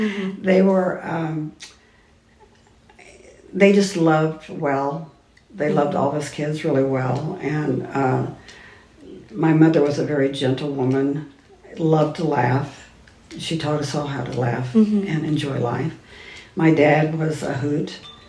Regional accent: Indianapolis, Indiana, United States; also born or lived in Rochester, Indiana; Okay, I'm from Indianapolis.

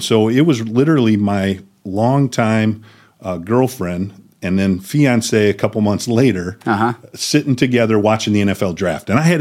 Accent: Michigan, United States; So, you know, I was always being at Michigan, kind of growing up in West Michigan, a cold weather guy.

